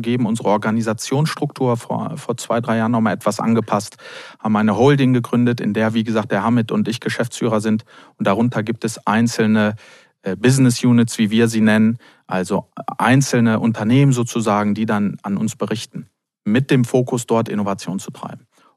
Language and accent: German; Hanover, Lower Saxony, Germany; in Hannover, Heimatregion. Ich habe es gesagt, ich komme aus dem Norden, Norddeutsch.